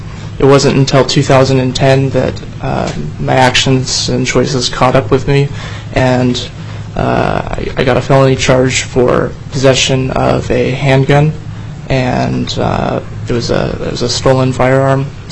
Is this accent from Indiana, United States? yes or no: no; Anchorage, Alaska, United States; Good to speak with you today, Mr. Chair. I'm from Anchorage, Alaska.